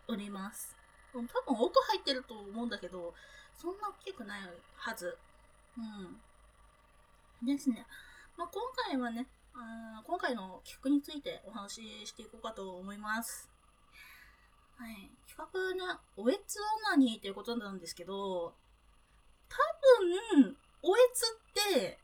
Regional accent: southern Kanto, Japan; まあ南関東出身です。

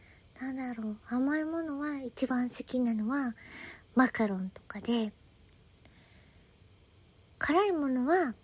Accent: Aichi, Japan; 出身地は愛知県で新人声優です。

